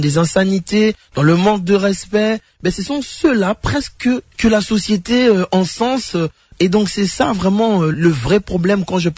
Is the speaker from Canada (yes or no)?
no; DR Congo; en tant que Congolais, nous sommes tous nés avec cet ADN de l'amour de notre pays